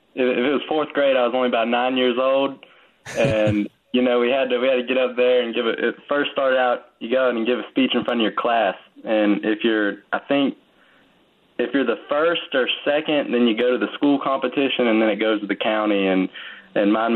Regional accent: United States; about the country itself since then, and just growing up in America.

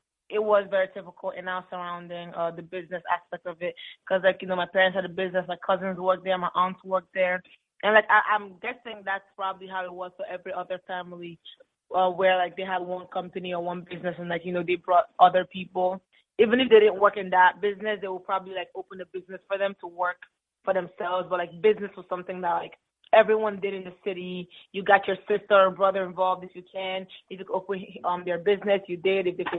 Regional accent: Anambra, Nigeria; We're from the east. We're Igbo. We're of the Igbo tribe.

